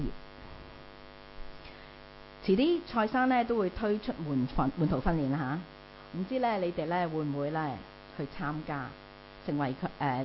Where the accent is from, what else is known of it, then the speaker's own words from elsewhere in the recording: Hong Kong; 我们知道，如果我们在香港大的人，我们知道九龙城寨是一个很邪恶黑暗的地方